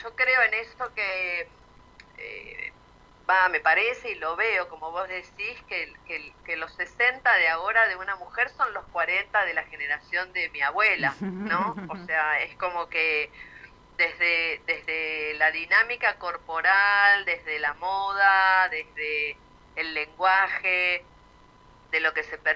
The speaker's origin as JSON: {"language": "Spanish", "town": "Banfield", "region": "Buenos Aires Province", "country": "Argentina", "said": "yo soy originalmente de Banfield. Ajá. Y mi universidad la hice en Lomas de Zamora"}